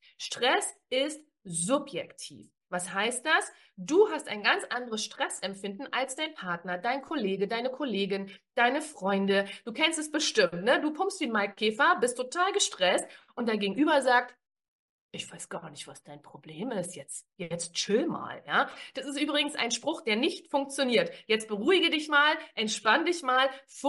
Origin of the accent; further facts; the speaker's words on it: Berlin, Germany; ich komme aus Berlin